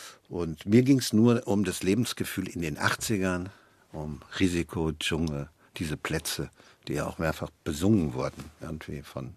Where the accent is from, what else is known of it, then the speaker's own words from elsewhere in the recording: East Germany, Germany; Ja. Ich bin Ossi.